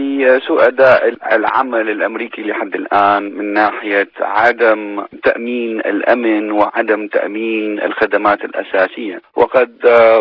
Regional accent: Iraq; نحن كعراقيين قادرين على إدارة أمورنا وإدارة أعمالنا

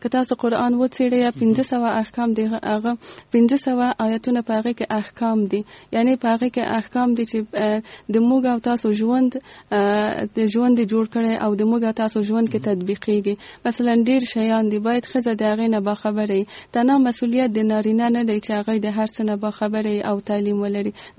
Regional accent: Kabul, Afghanistan; زه په کابل کې زغیدلې یم او دلته مجوون کړی.

